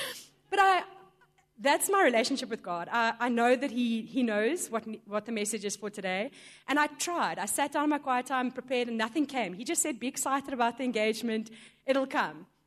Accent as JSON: {"language": "English", "town": "Johannesburg", "region": "Gauteng", "country": "South Africa", "said": "I come from Joburg. I'm working at a company called Deloitte, and I've been in Johannesburg for 2 years."}